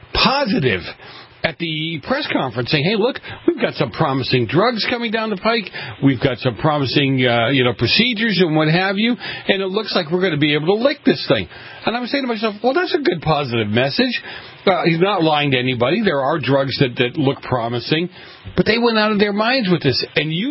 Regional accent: New England, United States; and I grew up in New England. I grew up in an old East Coast city, so very much like, you know, downtown New York.

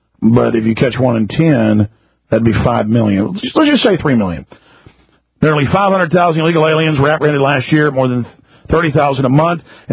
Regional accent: United States; They don't call me a Mexican American. I'm an American.

